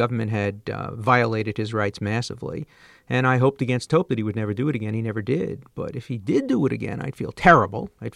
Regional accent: Brooklyn, New York, United States; I describe a kid who I grew up with in Brooklyn

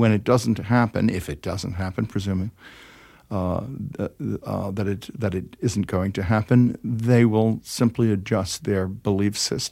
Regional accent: New York, United States; If I grew up in New York, then authenticity must be in San Francisco.

